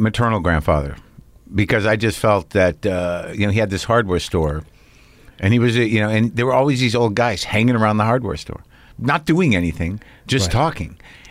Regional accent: New Mexico, United States; And but I grew up in New Mexico, but I always had a relationship with Jersey.

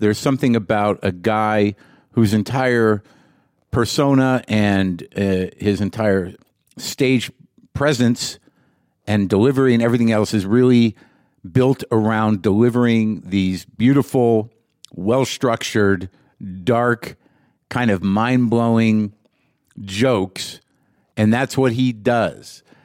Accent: Albuquerque, New Mexico, United States; I grew up here in Albuquerque, New Mexico.

